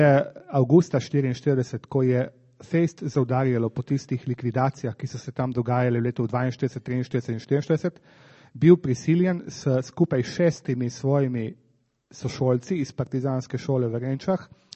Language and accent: Slovenian; Slovenian Littoral, Slovenia; kajti Primorci smo živeli relativno blizu meje